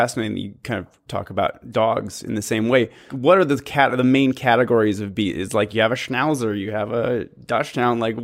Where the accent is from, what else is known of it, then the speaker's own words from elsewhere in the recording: Wisconsin, United States; I grew up in Wisconsin, so mosquitoes everywhere.